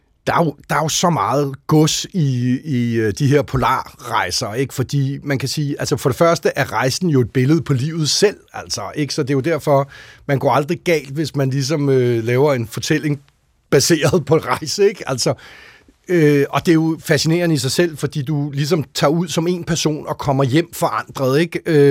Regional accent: Gentofte, Capital Region of Denmark, Denmark; vi kommer jo fra Gentofte

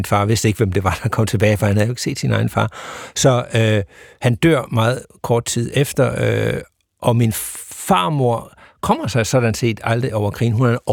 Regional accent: Sønderborg, Region of Southern Denmark, Denmark; Ja, jeg er fra Sønderborg. Og det er jo, skal vi sige, et sted, der emmer af historie.

